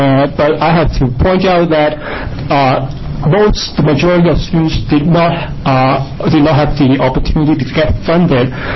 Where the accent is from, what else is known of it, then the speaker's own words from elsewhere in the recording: Hong Kong; Obviously, I'm not from Oregon originally. I grew up in Hong Kong, and I'm the first in my family to go to med school and also college. And I'm from a low-income family because basically my parents don't speak English.